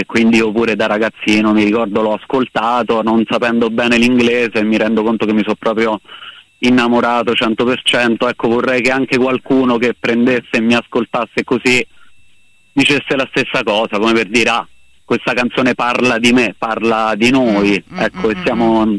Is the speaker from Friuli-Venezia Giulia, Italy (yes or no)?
no; Veroli, Lazio, Italy; sono un ragazzotto di 26 anni, quasi 27, quindi l'età delle rockstar precise, e vengo da Veroli, in provincia di Frosinone.